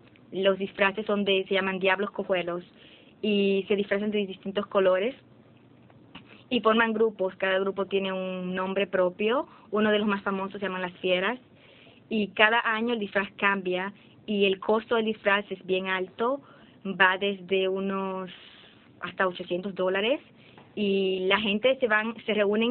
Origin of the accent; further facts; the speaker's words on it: La Vega, Dominican Republic; soy de la República Dominicana, exactamente de La Vega, que queda cerca de Santiago, en la región norte del país.